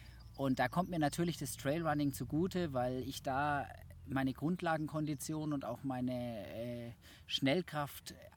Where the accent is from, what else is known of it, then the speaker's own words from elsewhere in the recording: Nuremberg, Bavaria, Germany; moved away as an adult; now in Freiburg, Germany; Ursprünglich komme ich aus Nürnberg, bin gebürtiger Franke, bin da auch aufgewachsen, habe da studiert